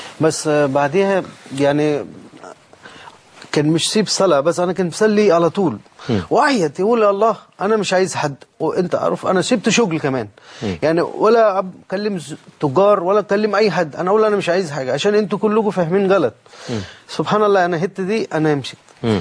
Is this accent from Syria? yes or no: no; India; Arabic is a second language; now in Egypt; أنا أعيش هنا عشان كده أنا لازم أنا أشكرهم. لا يعني أنا فعلا شفته يعني أنا من هند لكن أنا لا بحب هند أكتر من مصر.